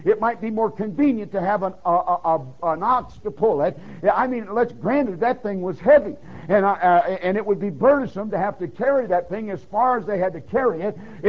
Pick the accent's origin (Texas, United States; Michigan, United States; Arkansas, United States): Michigan, United States; Detroit; But I am not a farm boy. I grew up in Detroit, Michigan. I feel much more secure in the city than I do on a farm.